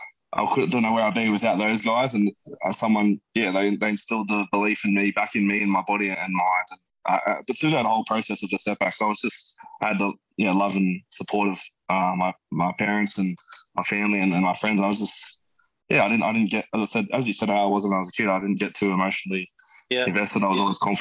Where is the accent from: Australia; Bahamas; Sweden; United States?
Australia; Camden, New South Wales; It was just sort of talking about just me as a kid, growing up in Camden, playing footy, my mates from then, and just that sort of journey and about playing for Camden.